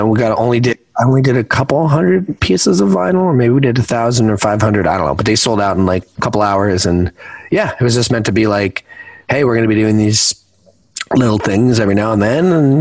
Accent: East Coast, United States; now in Los Angeles, United States; I live in LA, so it's, you know, 75 degrees out. It's, there is no, for me growing up on the East Coast

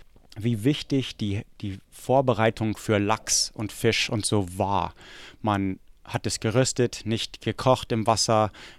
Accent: Oregon, United States; Ich habe es tausendmal erwähnt, weil ich dort herkomme. Ich komme aus dem Willamette-Tal.

